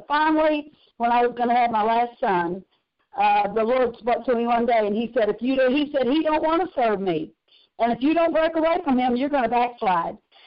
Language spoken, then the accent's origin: English; Arkansas, United States; when I was a young girl, I was raised over in Arkansas on a farm and went to church all my life, got married at 15 years old